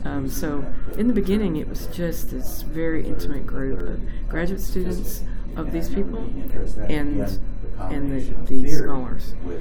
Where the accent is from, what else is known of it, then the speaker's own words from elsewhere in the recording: Texas, United States; this was in Texas. I'm a Texan.